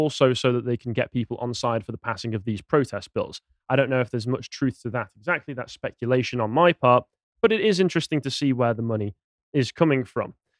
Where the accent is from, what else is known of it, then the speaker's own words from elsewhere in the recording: United Kingdom; Just throw some out there. We're British. It's what we're here for.